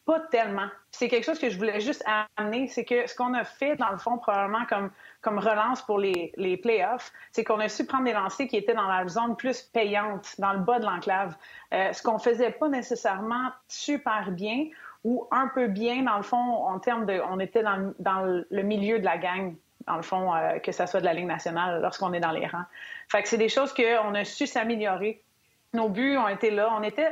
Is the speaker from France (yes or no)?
no; Canada; nous, à notre possession en tant que Canadien